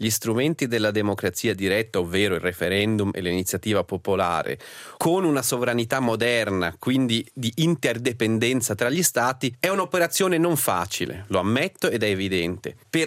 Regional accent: Switzerland; abbiamo come paese, come Svizzera, una parola in capitolo lì ai tavoli dove veramente si fanno le regole del futuro?

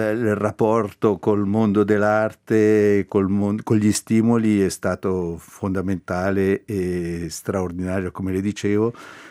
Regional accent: Locarno, Ticino, Switzerland; moved away; sono da parte di mia madre originario della Vallon Sernone, ma sono nato a Locarno, ho vissuto a Locarno e sono diventato grande a Locarno, sebbene ho un gran rapporto con la Vallon Sernone.

